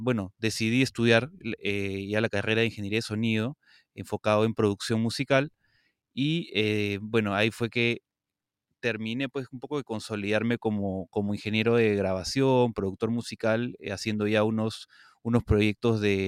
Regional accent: Lima, Peru; soy limeño, soy, digamos, productor musical

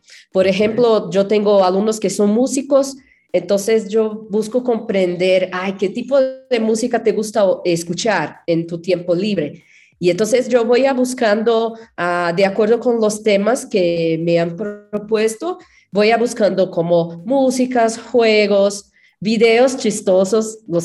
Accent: São Paulo, Brazil; Spanish is a second language; yo soy de São Paulo

